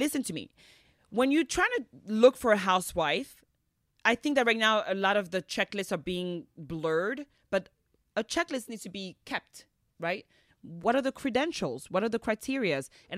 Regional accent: Miami, Florida, United States; I lived in Miami for the past 30 plus years and I just moved like when Miles was what, 2? So I am from Miami, honey. I am not Miami-ish.

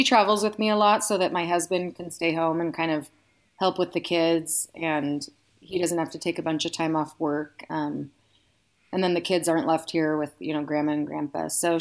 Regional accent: California, United States; now in Reno, United States; We actually are both California transplants. We moved to Reno in 2001. He's from San Diego and I'm originally from the Bay Area.

